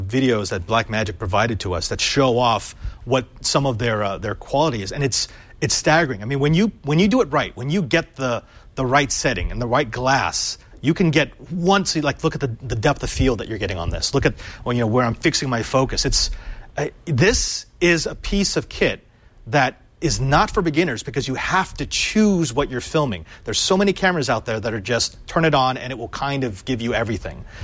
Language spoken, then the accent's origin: English; Philippines; you can tell I'm Filipino because I still have the plastic on it